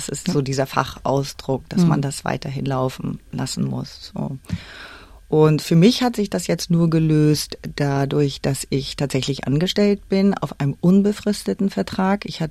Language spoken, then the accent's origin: German; Northern Germany, Germany; ich als Norddeutsche, das ist natürlich es ist wirklich schon, Deutschland ist einfach mein Zuhause. Dort kenne ich mich aus, dort bin ich geboren